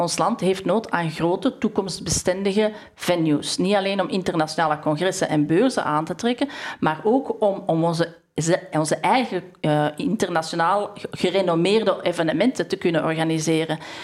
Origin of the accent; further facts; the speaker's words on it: Belgium; Dat is eigenlijk ook een van onze culturele values van als Belg zijnde.